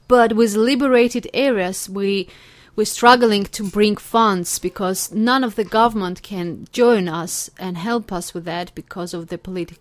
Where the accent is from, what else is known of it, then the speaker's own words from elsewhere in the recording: Stepanakert, Nagorno-Karabakh, Azerbaijan; I'm from Artsakh. I live in Stepanakert.